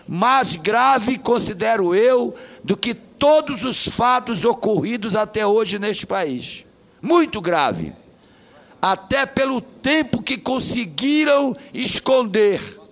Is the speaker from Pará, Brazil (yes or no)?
yes; Pará, Brazil; na minha terra, no Marajó, chamam de pajé